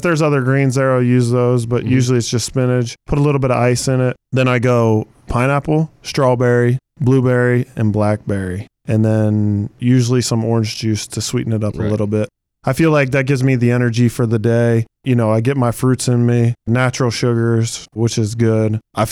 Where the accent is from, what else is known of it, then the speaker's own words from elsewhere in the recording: Cincinnati, Ohio, United States; Yeah, the two things that come to mind, Montgomery and ribs.